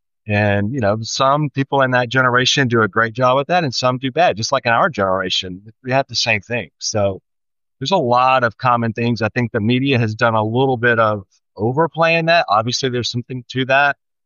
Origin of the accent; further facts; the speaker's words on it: Mississippi, United States; I grew up in Mississippi, obviously the Ole Miss here. I went to school there. I chopped cotton as a kid.